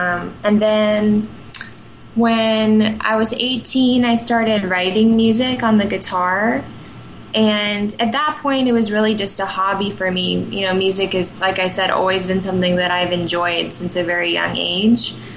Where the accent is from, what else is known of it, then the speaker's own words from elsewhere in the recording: Arizona, United States; now in Austin, United States; I'm from Arizona, so I haven't really lived in Austin for very long. I've been here for about a year and a half.